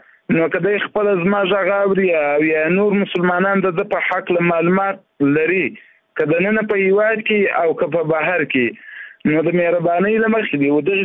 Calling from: Zabul, Afghanistan; د زابل ولایت وسیدونکی یم.

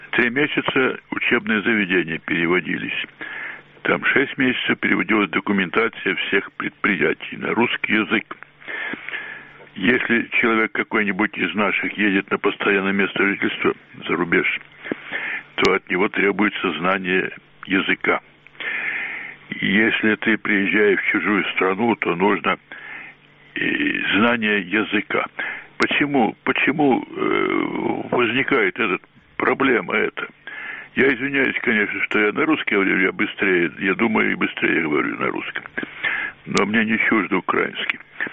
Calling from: Kyiv, Ukraine; Добрый день, Киев.

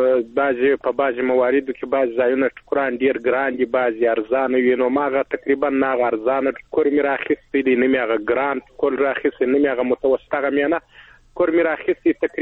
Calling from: Helmand, Afghanistan; تاسو اوریدونکو … د هلمند نه اړیکې نیولې ده.

